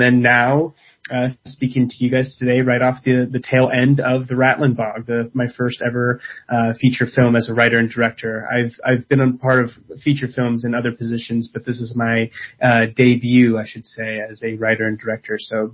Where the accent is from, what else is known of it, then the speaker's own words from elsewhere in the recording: Redding, California, United States; Yeah, so I am from Redding, California, born and raised.